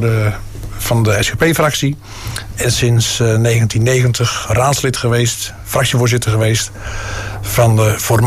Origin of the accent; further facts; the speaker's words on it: South Holland, Netherlands; Maar ik heb in mijn jonge jaren gewoond in Schravendeel en woon ik nog. Opgegroeid in Polder Groot Koninkrijk. Niet onbekend in de regio.